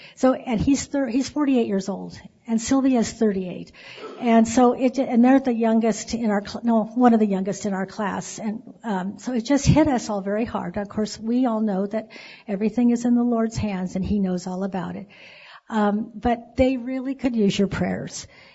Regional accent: Sacramento, California, United States; from Sacramento, and my husband, Jonathan.

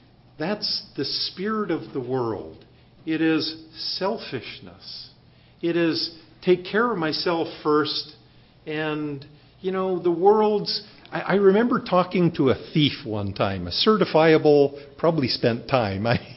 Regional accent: Canada; and this is in Canada, brethren. I'm Canadian. This happened in Canada.

